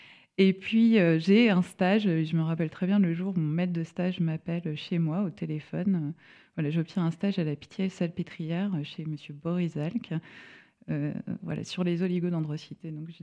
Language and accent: French; Brittany, France; moi, je suis bretonne à l'origine. Donc, je vais sur Paris.